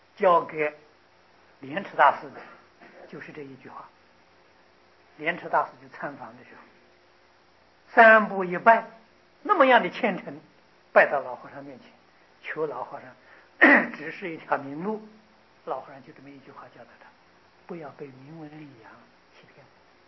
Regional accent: China; 所以我们中国人就是最不喜欢麻烦

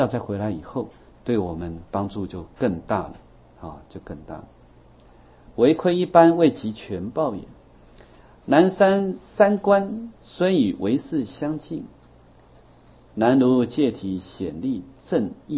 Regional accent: Taiwan; 那这个是我们台湾人的福报，啊，我们在台湾的福报，所以台湾真是宝岛

